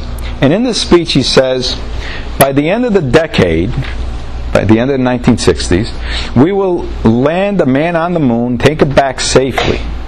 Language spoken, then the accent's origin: English; Rhode Island, United States; I grew up in Rhode Island.